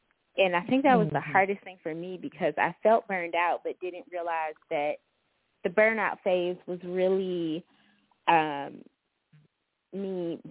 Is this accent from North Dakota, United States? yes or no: no; Cleveland, Ohio, United States; I did 1 year as a media relations assistant with the Mid-American Conference in my hometown in Cleveland.